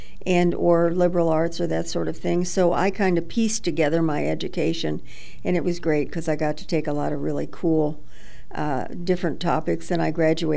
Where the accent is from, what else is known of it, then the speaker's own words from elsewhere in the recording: Dayton, Ohio, United States; also born or lived in northern France; I was born here in Dayton, Ohio in 1940, and I lived here until I went to Miami. And then I lived in Europe in northern France until 1965, which was 6 years.